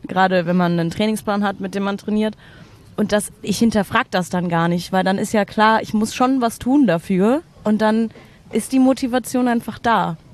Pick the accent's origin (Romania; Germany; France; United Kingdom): Germany; Berlin; Und bin schon immer in Berlin.